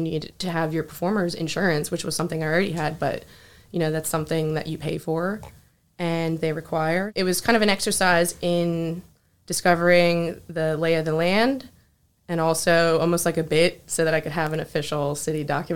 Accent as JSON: {"language": "English", "town": "Egg Harbor Township", "region": "New Jersey", "country": "United States", "said": "You know, I'm from Egg Harbor Township, but I spent a lot of time in AC growing up"}